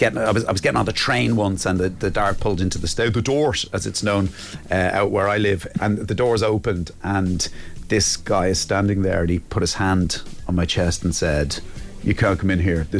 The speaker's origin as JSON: {"language": "English", "town": "Ballybrack", "region": "Leinster", "country": "Ireland", "tie": "born or raised there", "said": "I grew up around them. I grew up in Ballybrack, and we were right beside Cloyne growing up, you know."}